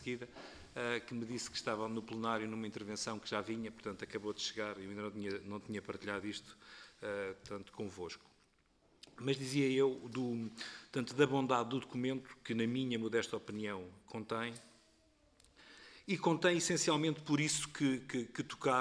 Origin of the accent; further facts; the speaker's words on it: Mafra, Lisbon, Portugal; Eu próprio, na minha terra, que é Mafra, questiono